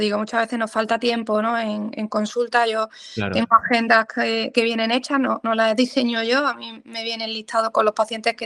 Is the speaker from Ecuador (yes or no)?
no; Jaén, Andalusia, Spain; Bueno, soy de Jaén, al final me quedo